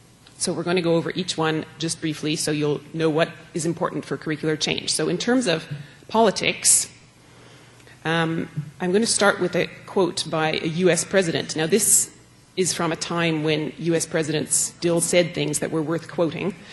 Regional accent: Toronto, Ontario, Canada; now in Montreal, Canada; I went to McMaster University in Hamilton, Ontario, which is near where I grew up in Toronto. I moved to Montreal in 1994 for my residency in family medicine

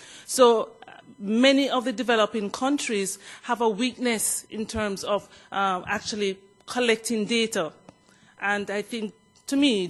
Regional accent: Jamaica; I'm Jamaican, and you know that Jamaica has the fastest human being on earth.

